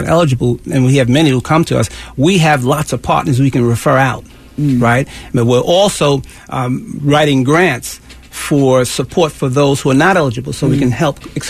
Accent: New York City, New York, United States; I grew up in New York City, and so there's all kinds of traumas that are undiagnosed, right?

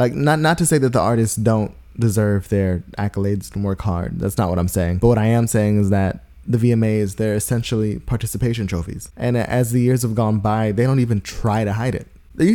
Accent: Atlanta, Georgia, United States; You know, I grew up in Atlanta, high school in Atlanta, well, right outside, you know, college in Athens.

